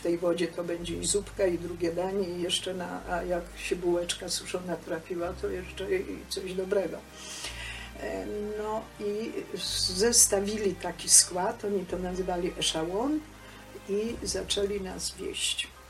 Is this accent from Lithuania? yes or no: yes; Vilnius County, Lithuania; pochodzę z okolic Wilna. Tam rodzice mieli spory majątek.